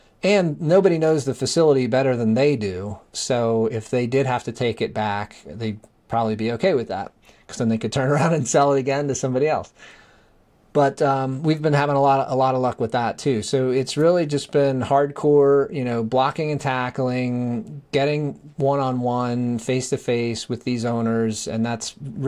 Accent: Northeast, United States; by the way, I'm from the Northeast. So when I say guys, it means guys and girls.

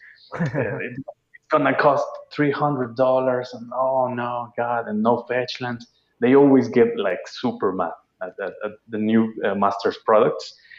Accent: Mexico City, Mexico; Oh, I'm from Mexico City.

